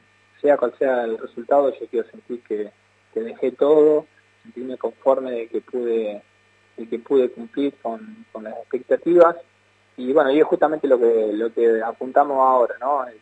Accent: Argentina; y cuando te presentan tu cancha, te mencionan, te dicen que sos de Argentina, la verdad que que te entra el pecho

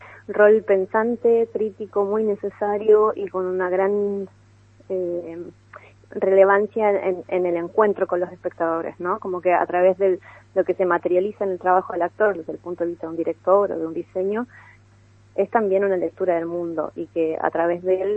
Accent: Chile; now in Argentina; Yo, por ejemplo, me crié en Chile

